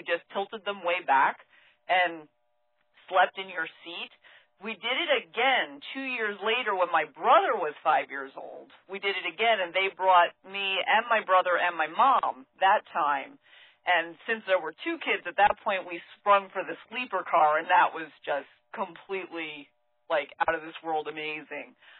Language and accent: English; Ashland, Massachusetts, United States; I'm from Ashland, Massachusetts